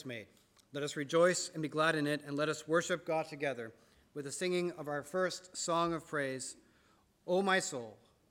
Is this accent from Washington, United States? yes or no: yes; Washington, United States; serve a congregation in the village of Oakdale, Washington State. It's about 45 minutes to the south of my hometown.